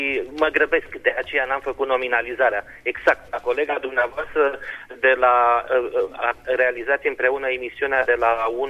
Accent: Craiova, Dolj, Romania; vă sunt din Craiova, din inima Olteniei, din Regat

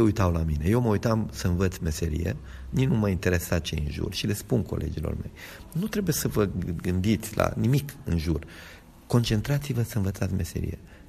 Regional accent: Orăștioara de Sus, Hunedoara County, Romania; satul meu, pe Orăștioara de Sus, se va înfrățit cu satul președintelui societății din Moldova

